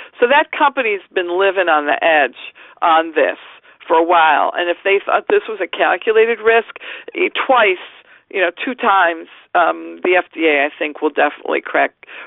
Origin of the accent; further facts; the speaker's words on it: Detroit, Michigan, United States; I grew up in Detroit, union family, so you can imagine where my politics and my sympathies are.